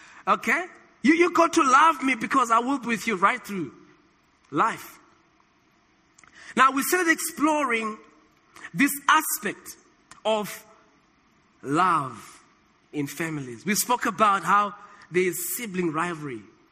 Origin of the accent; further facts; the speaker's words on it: South Africa; So in other words, I am Christian first before I'm South African.